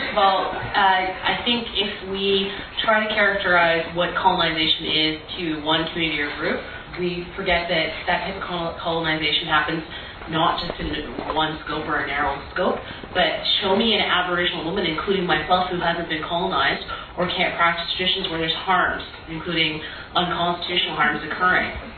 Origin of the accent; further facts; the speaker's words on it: Canada; And I'm not going to stand by it as a Canadian lawyer, as an Indigenous person